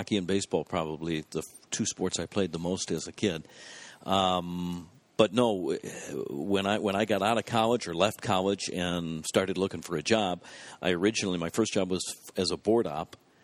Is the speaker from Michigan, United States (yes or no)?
yes; Detroit, Michigan, United States; No. I grew up in Detroit. Went to college nearby.